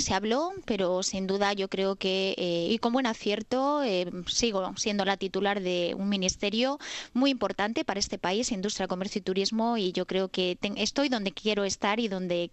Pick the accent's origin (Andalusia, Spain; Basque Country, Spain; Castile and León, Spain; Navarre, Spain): Castile and León, Spain; Valladolid; yo soy natural de Valladolid, pero también soy militante del Partido Socialista en Madrid